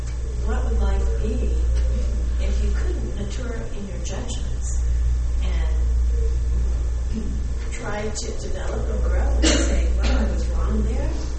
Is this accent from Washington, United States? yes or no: no; Alabama, United States; I'm from Alabama, and in Alabama, a lot of what you were saying is how the people embrace Tucker.